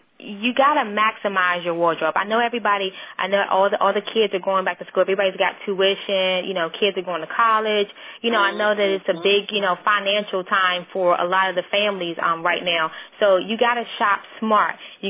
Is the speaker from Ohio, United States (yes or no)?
no; Washington, District of Columbia, United States; Then I'm back in my hometown, D.C., from the 20th to the 21st.